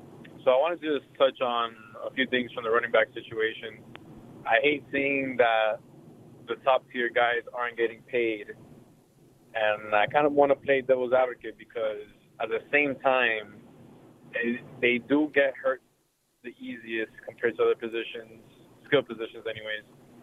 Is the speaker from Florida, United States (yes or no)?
yes; Miami, Florida, United States; And I'm not a Philly fan. I'm from Miami.